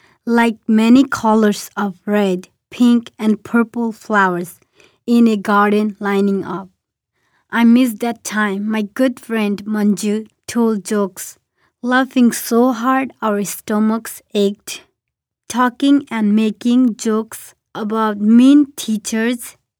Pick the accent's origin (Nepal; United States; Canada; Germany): Nepal; I'm from Nepal.